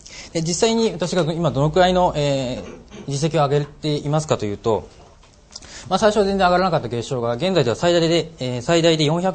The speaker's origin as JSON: {"language": "Japanese", "region": "Saitama", "country": "Japan", "tie": "born there", "said": "私は1979年埼玉県の生まれです。ちょうどインベーダーゲームがブームになった頃に生まれました。"}